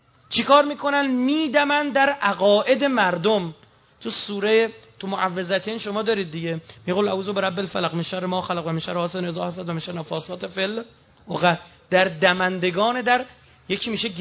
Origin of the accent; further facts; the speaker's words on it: Iran; ما ایرانیام خیز برداشتیم برای ظهور دیگه